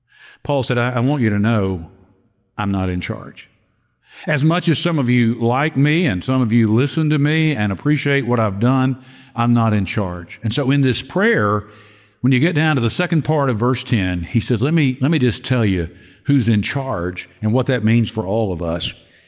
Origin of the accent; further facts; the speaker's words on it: Louisiana, United States; you think because I'm from Louisiana, I have to be an LSU fan.